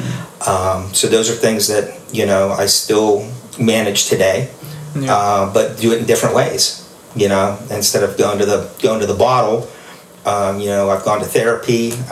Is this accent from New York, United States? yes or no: no; Plum, Pennsylvania, United States; Yeah, so growing up, you know, I grew up here in Plum Borough.